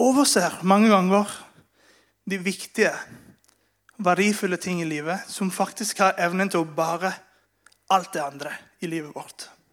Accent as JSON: {"language": "Norwegian", "country": "Venezuela", "second_language": "Norwegian", "said": "En gammel kjent historie i Venezuela, der jeg kommer fra, og i mange spansktalende land"}